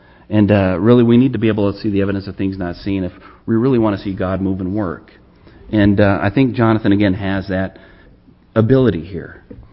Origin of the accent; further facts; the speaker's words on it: Minnesota, United States; we had this former governor of Minnesota, a wrestler, perhaps you know him. That's my home state.